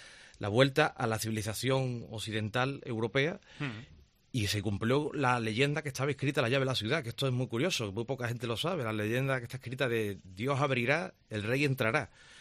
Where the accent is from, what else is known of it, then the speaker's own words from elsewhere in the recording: Córdoba, Andalusia, Spain; born there; Yo, que soy cordobés de nacimiento, pues allí se está fomentando mucho lo que son las rutas